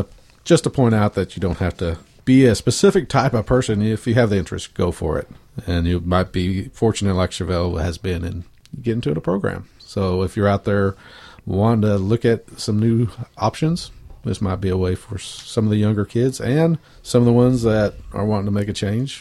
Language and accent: English; Oklahoma, United States; I came from the Oklahoma City area and came up here, and that was one of the questions people asked me is, are you going to be comfortable? It was like, I grew up in a small town, so this was like home to me.